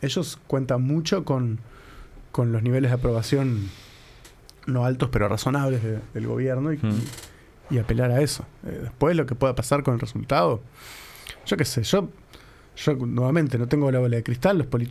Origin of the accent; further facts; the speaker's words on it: Uruguay; Y claro, como los uruguayos más o menos siempre votamos lo mismo